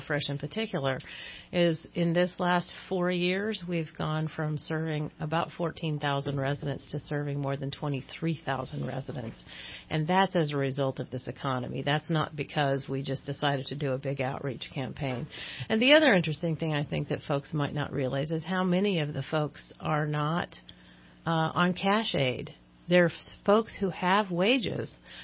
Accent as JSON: {"language": "English", "town": "Reading", "region": "Pennsylvania", "country": "United States", "tie": "born or raised there", "said": "I'm from, born and raised in Reading."}